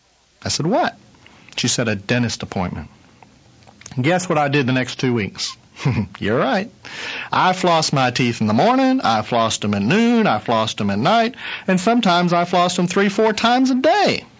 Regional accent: Owensboro, Kentucky, United States; Back in my hometown of Owensboro, Kentucky

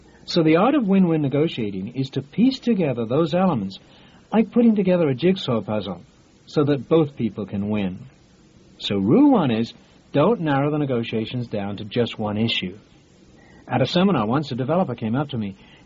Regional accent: England, United Kingdom; moved away; I paid close attention to that because I was originally from England.

